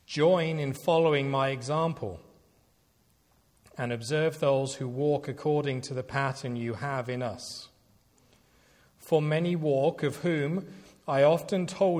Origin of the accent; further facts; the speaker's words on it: England, United Kingdom; now in Toronto, Canada; As the accent does betray, it is not purely Canadian. I spent most of my life in England, and so that is kind of the underlying trait of the accent, I guess you could say, that you hear in there.